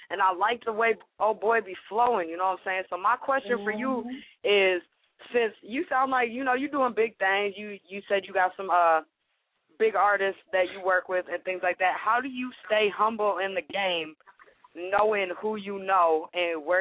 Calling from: Minnesota, United States; the host of Fresh Fridays, calling from Minnesota.

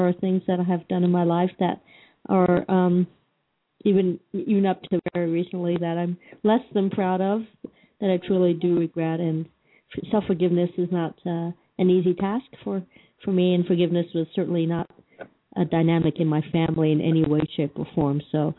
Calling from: Colorado, United States; Colorado.

